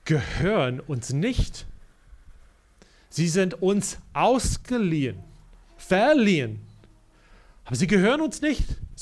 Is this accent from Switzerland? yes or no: no; United States; German is a second language; also ich bin in Amerika aufgewachsen, aber nicht in dem Westen.